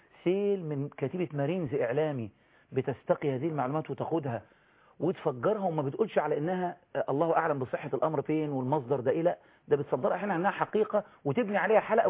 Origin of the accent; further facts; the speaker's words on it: Egypt; الدماء سواسية عندنا في مصر لكل المواطنين